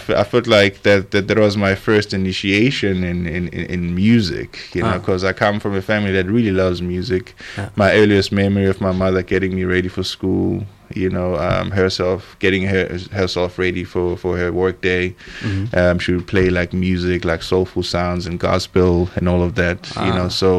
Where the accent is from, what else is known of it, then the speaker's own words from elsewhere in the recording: South Africa; first language Zulu; English is a second language; IsiZulu is my native tongue.